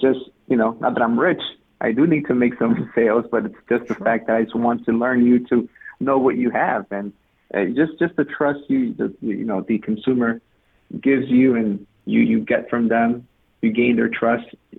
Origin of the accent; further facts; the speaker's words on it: Boston, Massachusetts, United States; I'm born and raised in Boston, native from Dorchester. And, you know, I've pretty much went to Madison Park High School.